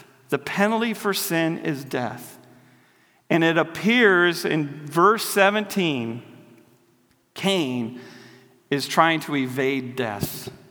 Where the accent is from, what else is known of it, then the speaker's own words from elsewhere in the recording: Iowa, United States; growing up in Iowa and working with farmers